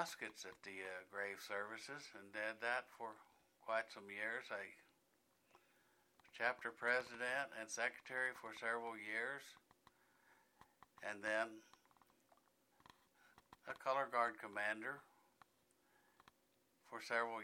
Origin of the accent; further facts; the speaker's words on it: San Bernardino, California, United States; born there; I was born in 1942 in San Bernardino, California.